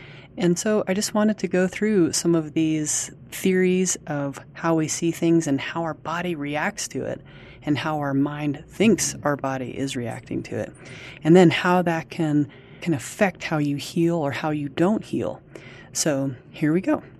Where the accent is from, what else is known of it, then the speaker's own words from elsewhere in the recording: Albuquerque, New Mexico, United States; I'm from Albuquerque, New Mexico. I'm a massage therapist